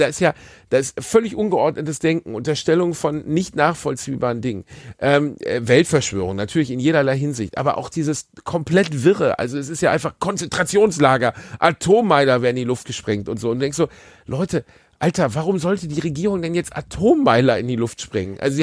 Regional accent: Gelsenkirchen, North Rhine-Westphalia, Germany; Ich komme aus Gelsenkirchen. So, bei uns heißt das Satanisten, genau.

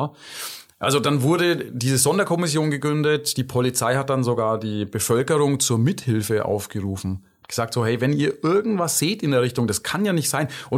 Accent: Bavaria, Germany; Ich finde, hier bei uns in Franken haben wir eh eine sehr, sehr schöne Gegend.

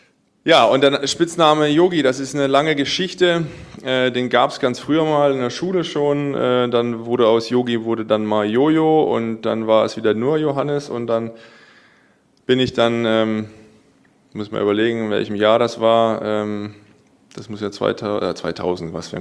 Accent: Northern Germany, Germany; born there; now in Stuttgart, Germany; bin 38 Jahre bald alt, noch 37. Ja, bin gebürtig aus dem Norden Deutschlands, lange im HSV gespielt, bin jetzt schon in meiner jetzt fünften Saison beim TVB Stuttgart.

